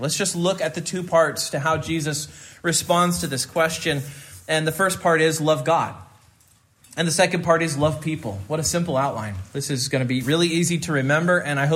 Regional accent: Kansas, United States; I grew up in Central Kansas, and growing up as a high schooler, there was one kind of music I was allowed to listen to in my house

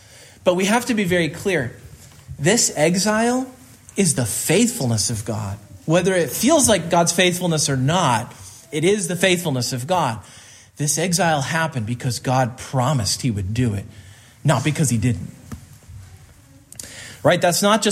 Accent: Kansas, United States; Grew up in Kansas, went to school in Arizona

